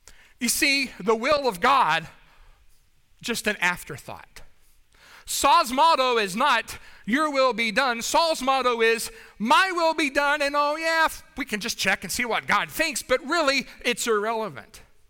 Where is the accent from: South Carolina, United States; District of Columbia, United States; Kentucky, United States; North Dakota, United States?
Kentucky, United States; The Rotary Club in my hometown in Kentucky gave out some scholarship money, and I was blessed to receive some of that money.